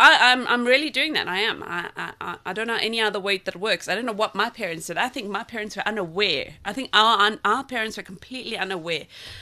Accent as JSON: {"language": "English", "town": "Durban", "region": "KwaZulu-Natal", "country": "South Africa", "tie": "born or raised there", "said": "I grew up in Marion Hill."}